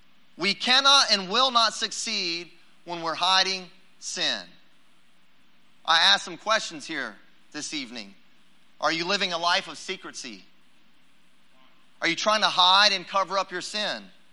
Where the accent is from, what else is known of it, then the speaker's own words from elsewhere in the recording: Fort Worth, Texas, United States; I'm from Fort Worth, Texas.